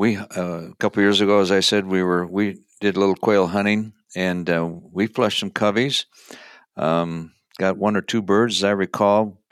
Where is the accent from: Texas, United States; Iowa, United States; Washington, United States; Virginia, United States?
Iowa, United States; As you know, I grew up in Iowa, went to Iowa State. Then I left and went to work for the South Dakota Game and Fish Department.